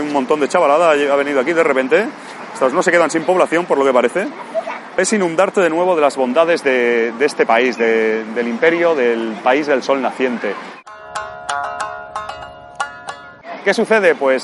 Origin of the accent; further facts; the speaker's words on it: Barcelona, Catalonia, Spain; now in Japan; cuando vengo de mi país, cuando vengo de España, en este caso de Barcelona.